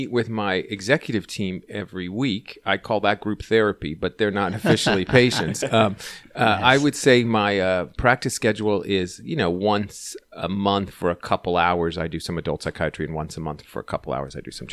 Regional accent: San Francisco, California, United States; but growing up in San Francisco and my wife from New York, we hated Los Angeles.

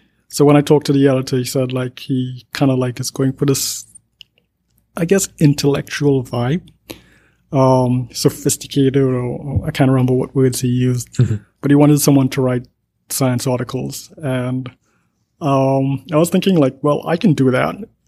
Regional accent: Trinidad & Tobago; now in United States; Yeah, I'm from Trinidad.

